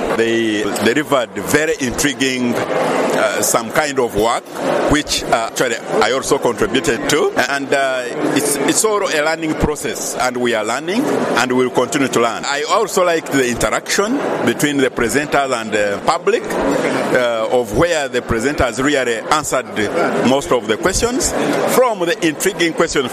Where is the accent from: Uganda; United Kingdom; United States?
Uganda; from Uganda.